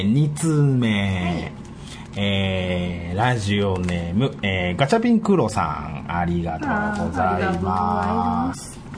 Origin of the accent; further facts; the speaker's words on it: Osaka, Japan; 大阪人なので大阪に行く帰る、